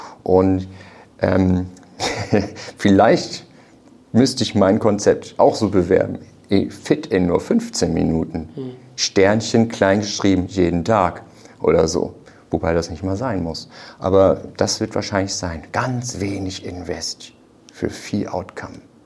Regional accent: Oldenburg, Lower Saxony, Germany; da wo ich groß geworden bin, war auch sehr entgegenkommend. Oldenburg, du gehst raus, fährst mit dem Fahrrad überall hin.

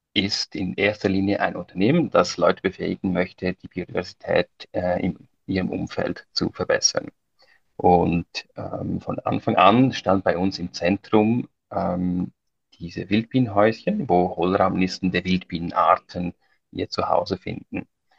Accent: Switzerland; Ich komme aus der Schweiz.

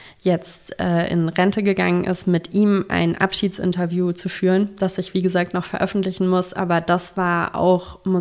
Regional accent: West Germany, Germany; now in Erfurt, Germany; als Westdeutsche, die nach Erfurt gezogen ist

